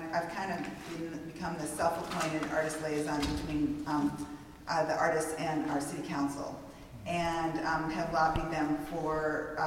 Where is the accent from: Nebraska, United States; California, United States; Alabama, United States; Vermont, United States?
California, United States; Brisbane; And I came from Brisbane, California, which is a little town just outside of San Francisco.